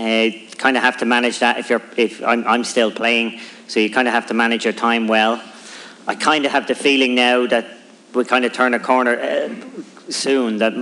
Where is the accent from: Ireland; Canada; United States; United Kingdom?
Ireland; we had a lovely Ryder Cup in 2006 when we won in Ireland, because it was in my home state